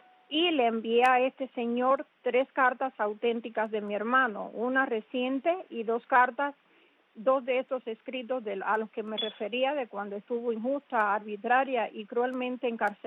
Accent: Cuba; moved away; Y quien recibía los escritos que mi hermano hacía desde el 2003 hasta el 2010, que salimos de Cuba, era yo.

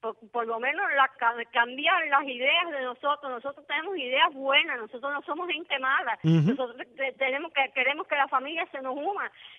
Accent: Camajuaní, Villa Clara, Cuba; now in Santa Clara, Cuba; Sí, pero yo soy natural de Camajuaní.

